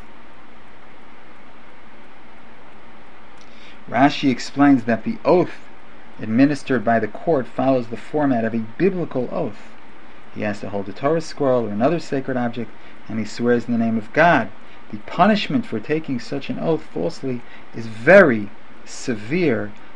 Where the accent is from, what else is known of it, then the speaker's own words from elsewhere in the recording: New York City, New York, United States; when I was a child growing up in the Upper West Side of Manhattan.